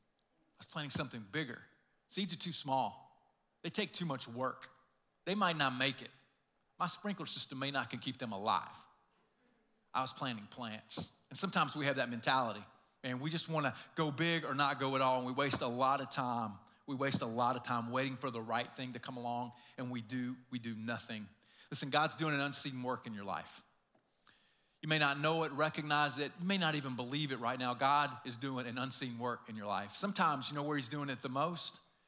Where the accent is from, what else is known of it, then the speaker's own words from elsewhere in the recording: Southeast, United States; You guys heard of kudzu in the Southeast? Like, I grew up in the Southeast, and kudzu was just everywhere.